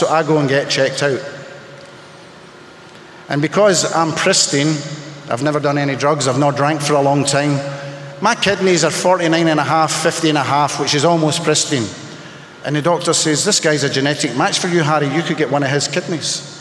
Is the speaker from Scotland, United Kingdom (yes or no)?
yes; Scotland, United Kingdom; I'm Scottish as all hell, eh?